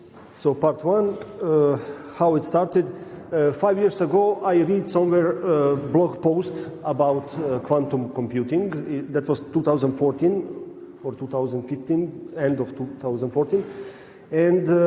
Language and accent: English; Serbia; I'm originally from Serbia.